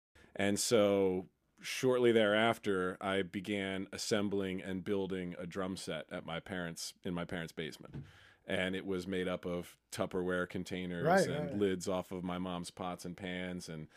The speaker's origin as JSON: {"language": "English", "town": "Finksburg", "region": "Maryland", "country": "United States", "tie": "born or raised there", "said": "I grew up in Finksburg, but I went to Westminster High."}